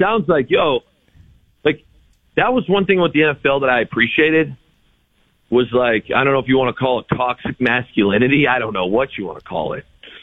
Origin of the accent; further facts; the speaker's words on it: Ontario, Canada; And I grew up in Sal, Ontario, playing hockey